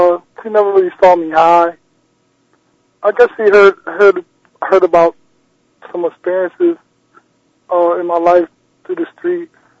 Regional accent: Philadelphia, Pennsylvania, United States; Yes, I am. I'm from Philadelphia.

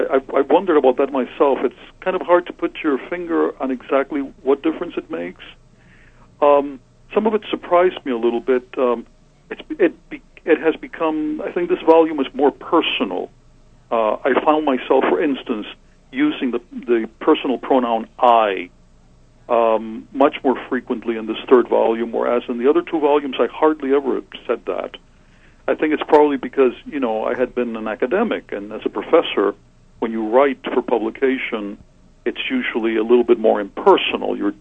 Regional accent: Cuba; moved away; Yes, I come from Cuba originally, even though I came from Cuba many, many years ago as a very young man.

